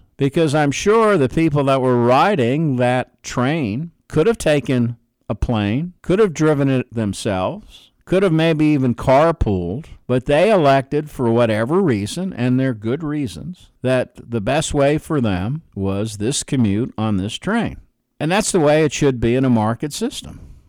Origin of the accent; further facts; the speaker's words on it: East Coast, United States; Now, for those that are not from the East Coast, I am from the East Coast